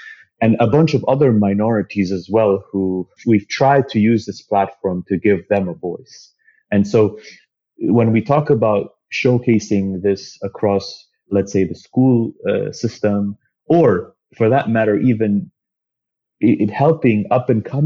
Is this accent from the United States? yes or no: no; Montreal, Quebec, Canada; also born or lived in Geneva / Saudi Arabia; I was born in Geneva, and the first 8 years of my life were in Saudi Arabia. And then we immigrated to Montreal. Palestinian origins, but obviously because of the situation, we didn't have a passport. I was born with a Jordanian passport.